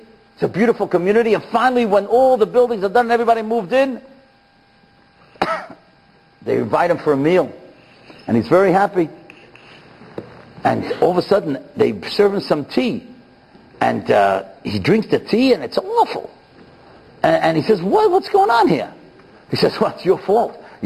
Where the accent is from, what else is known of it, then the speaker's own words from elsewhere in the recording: Kew Gardens, New York, United States; we grew up in Kew Gardens together.